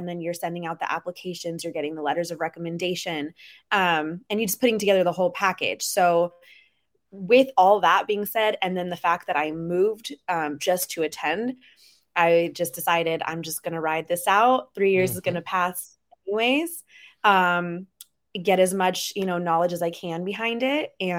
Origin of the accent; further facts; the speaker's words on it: Las Vegas, Nevada, United States; Okay, so, well, I am born and raised in Las Vegas. I attended UNLV for my undergrad.